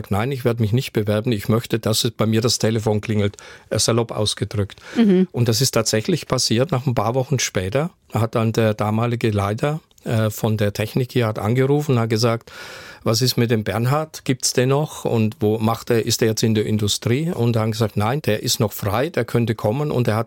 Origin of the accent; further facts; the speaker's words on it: Bavaria, Germany; Ich komme aus Unterfranken, in der Nähe von Würzburg und habe da in Würzburg Schweinfurt studiert.